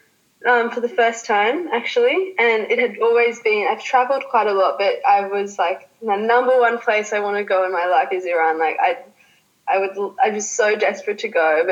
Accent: Australia; growing up in Australia, I have had to experience loss both in my Australian community and in my Iranian community

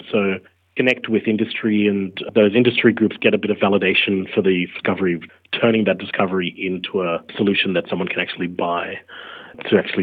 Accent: St. Leonards, New South Wales, Australia; born there; I was born in Australia in Royal North Shore and St. Leonards, and my parents arrived in the late 70s to Australia. My parents actually moved from India. My mum is Goan and my dad is Parsi.

